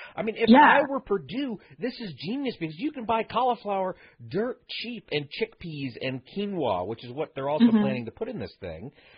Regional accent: Midwest, United States; Because we're from the Midwest, we, you know, we're baptized in it.

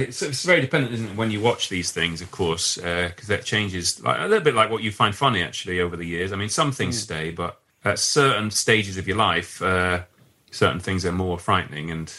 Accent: Leeds, Yorkshire and the Humber, United Kingdom; In Leeds, where I grew up in Leeds, yeah.

